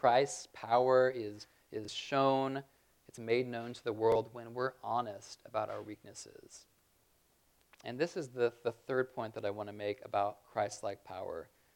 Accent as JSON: {"language": "English", "country": "United States", "said": "I'm a product of American culture. I'm an American male."}